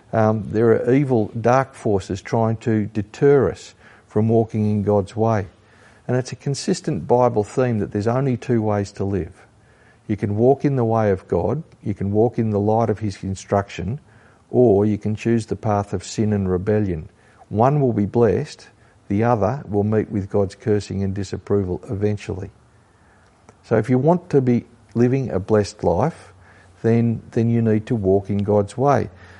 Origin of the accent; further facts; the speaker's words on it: Australia; And I said, "Mate, we're from Australia, but I had a book."